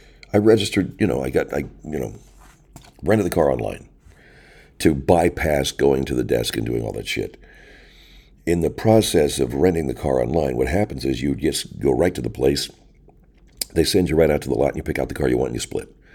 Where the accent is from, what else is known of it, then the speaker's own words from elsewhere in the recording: Arcadia, California, United States; One place, though, that I hadn't been back to that frequently is my hometown of Arcadia.